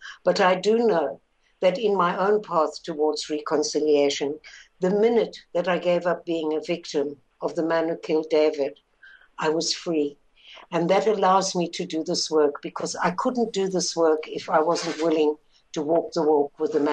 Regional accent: South Africa; It's possibly my growing up in South Africa and being very influenced by the Truth and Reconciliation Commission.

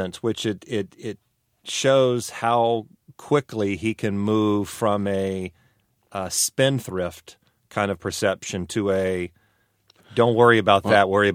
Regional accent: California, United States; I know just as being a Californian, it's harder to get from the Central Valley to the urban centers of the state

